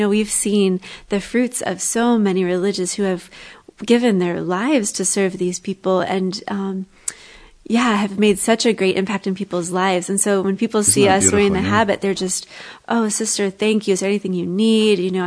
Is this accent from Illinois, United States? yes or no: no; Kentucky, United States; You know, I grew up in Kentucky, so you kind of have that assumption